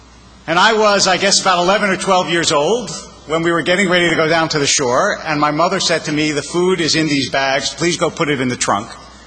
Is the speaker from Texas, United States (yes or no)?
no; Philadelphia, Pennsylvania, United States; Growing up in Philadelphia, the trip we took was down to the shore. That's what you do in Philadelphia.